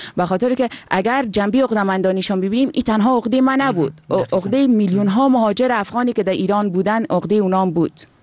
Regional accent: Afghanistan; ما در وطنم آمدیم،

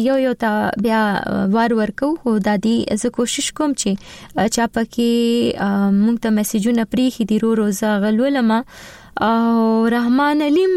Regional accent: Peshawar, Khyber Pakhtunkhwa, Pakistan; زه د پېښور یم مګر افغانستان سره مینه لرم

